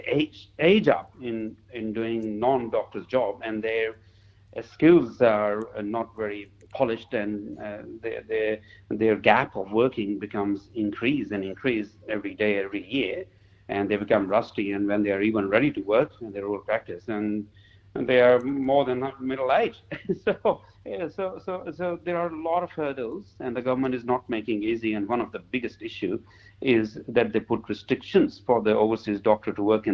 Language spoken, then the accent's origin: English; Lahore, Punjab, Pakistan; English is a second language; moved away as an adult; now in Australia; I'm originally from Pakistan, from a city called Lahore, very densely populated and very, very busy. And I did my actual graduation in medicine over there. So I lived in Sydney for a while before I decided to come to rural practice